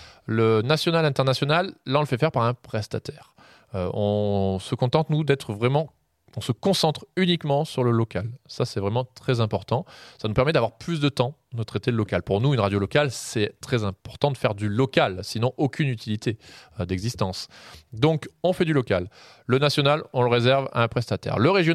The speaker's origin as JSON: {"language": "French", "town": "Carpentras", "region": "Provence-Alpes-Côte d'Azur", "country": "France", "tie": "born there", "said": "je suis né à Carpentras, je suis trop ancré sur mon territoire pour avoir envie de partir sur du national."}